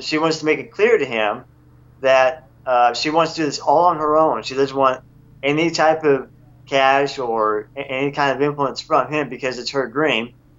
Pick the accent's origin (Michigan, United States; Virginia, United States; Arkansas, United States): Arkansas, United States; And he's from California, I'm from Arkansas